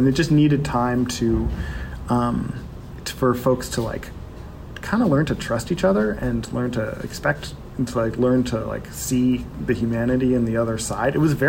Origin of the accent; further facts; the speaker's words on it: Seattle, Washington, United States; moved away as an adult; also born or lived in Oregon, United States; now in Portland, United States; Well, I was born in Oregon, but I'm really from Seattle. Oh. Yeah, that's where I really grew up. And so I moved here after college